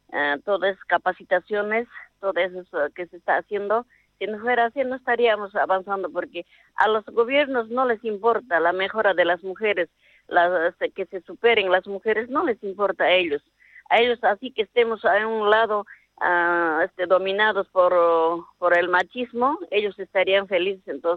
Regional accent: Abancay, Apurímac, Peru; Yo vengo de Abancay, Apurímac, Perú

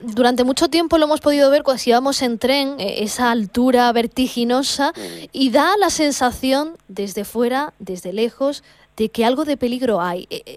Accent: Málaga, Andalusia, Spain; los que somos de Málaga, pero también mucha gente de Andalucía

